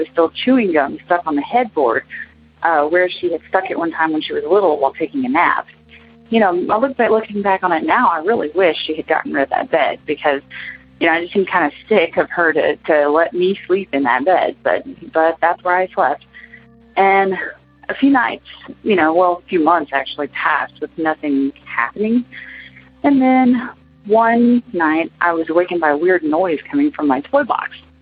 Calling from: Gainesville, Florida, United States; I'm from Gainesville, Florida.

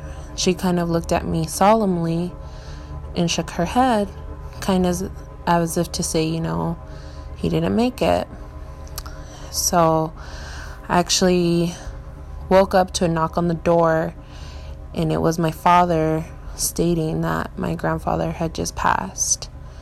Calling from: Yuma, Arizona, United States; I'm recording this from Yuma, Arizona.

